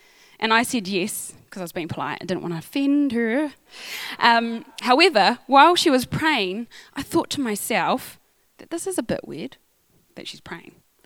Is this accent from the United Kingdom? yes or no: no; Napier, Hawke's Bay, New Zealand; I grew up in Sunny Hawks Bay, Napier on the East Coast. It's well known for Art Deco buildings, if you like that sort of thing.